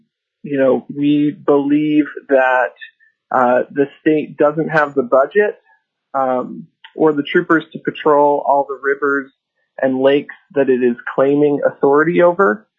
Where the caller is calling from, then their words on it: Anchorage, Alaska, United States; I'm calling in from Anchorage, and I am speaking both as a Alaskan who is an avid paddler and outdoor water recreationalist